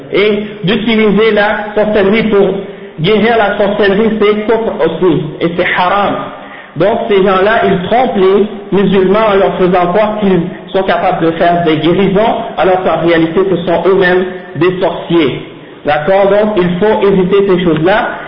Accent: Haiti; moi-même, dans mon pays d'origine, en Haïti

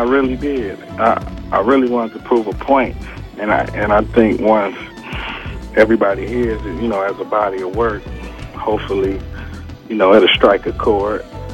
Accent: Chicago, Illinois, United States; I'm from Chicago. I know what it is.

